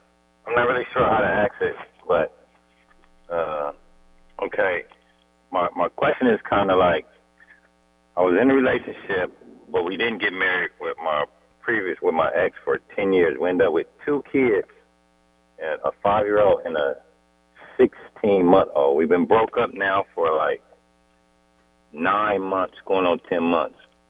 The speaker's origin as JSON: {"language": "English", "town": "Oakland", "region": "California", "country": "United States", "tie": "born or raised there", "said": "Kind of had a real tough childhood and growing up in Oakland, California."}